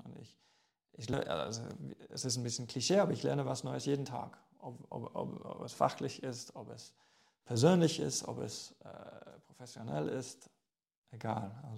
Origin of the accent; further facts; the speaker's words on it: England, United Kingdom; German is a second language; Naja, als Engländer gibt es nur eine Antwort.